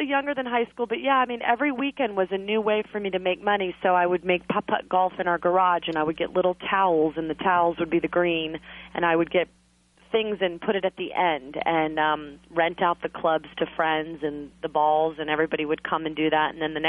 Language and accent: English; Clearwater Beach, Florida, United States; I grew up on Clearwater Beach, Florida, near Tampa on the West Coast. And, so I'm a beach girl at heart.